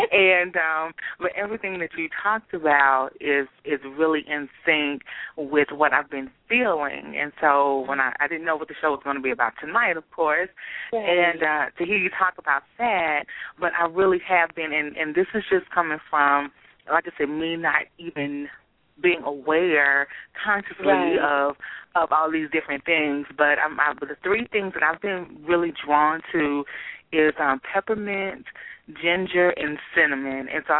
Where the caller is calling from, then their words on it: Nashville, Tennessee, United States; I'm calling from Nashville.